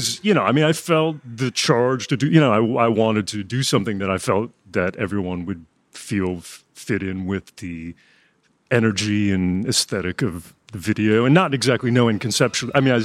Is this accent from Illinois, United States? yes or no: yes; Chicago, Illinois, United States; I was born in Chicago, but grew up in the suburbs of Chicago.